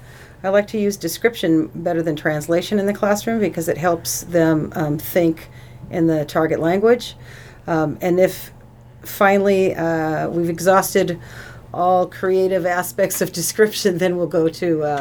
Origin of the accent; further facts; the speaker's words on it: Los Angeles, California, United States; also born or lived in Mexico City, Mexico; now in Brookings, United States; I grew up in Los Angeles and moved here from Mexico City, which was really a shock.